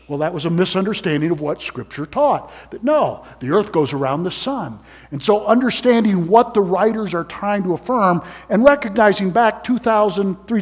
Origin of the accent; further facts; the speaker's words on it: United States; Well, I'm an American. I never make a mistake.